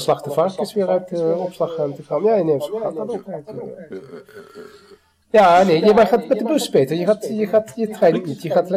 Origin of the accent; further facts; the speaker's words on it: Netherlands; now in Paris, France; Ik als Hollander in Parijs, weet je, dan kan je met je goede wil niet tegen Europa zijn.